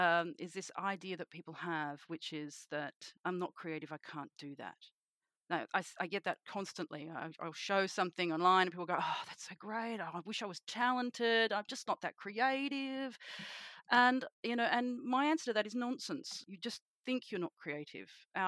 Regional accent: Sydney, New South Wales, Australia; I am a witch from Sydney, Australia

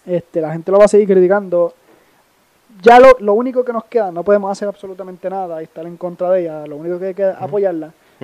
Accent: Puerto Rico; a veces soy boricua, a veces soy americana.

